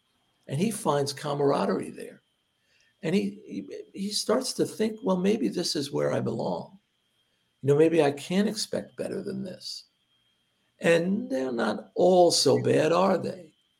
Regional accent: Hoboken, New Jersey, United States; I grew up in Hoboken

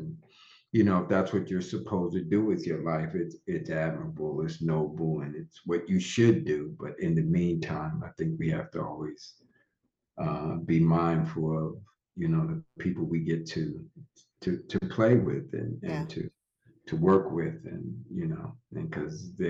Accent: Somerset, New Jersey, United States; growing up in Jersey, and I think one of the last places I lived there called Somerset, which is 40 miles outside of Manhattan, or 40-minute ride outside of Manhattan

